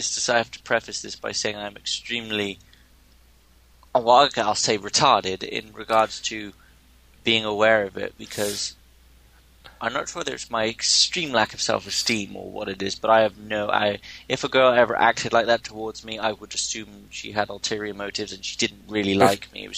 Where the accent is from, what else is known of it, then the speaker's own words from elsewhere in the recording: United Kingdom; I'm British.